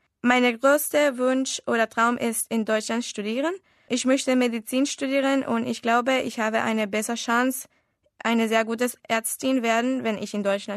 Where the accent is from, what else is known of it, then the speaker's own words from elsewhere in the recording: Managua, Nicaragua; German is a second language; Ich komme aus Managua, Nicaragua. Ich bin im Jahr 1997 geboren. Ich bin eine Schülerin in der deutschen Schule Managua. Ich lerne Deutsch